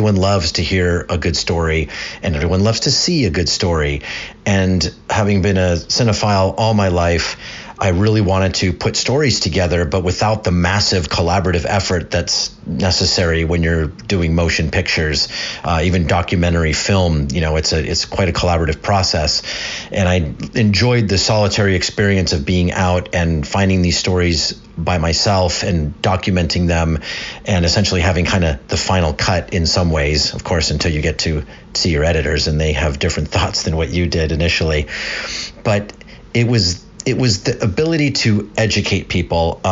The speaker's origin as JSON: {"language": "English", "region": "California", "country": "United States", "tie": "born or raised there", "said": "In high school, I grew up in Southern California."}